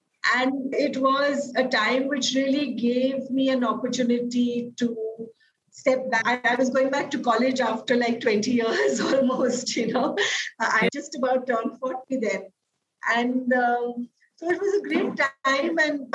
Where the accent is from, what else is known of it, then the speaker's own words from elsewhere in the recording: Mumbai, Maharashtra, India; growing up in Bombay, you know how it is